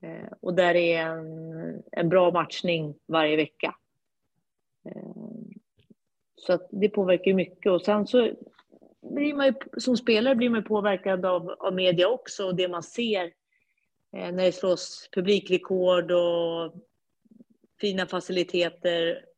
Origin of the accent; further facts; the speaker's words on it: Sweden; Så att jag brukar ju vara hemma i Sverige en gång i månaden har det varit tidigare, men kanske varannan månad i alla fall.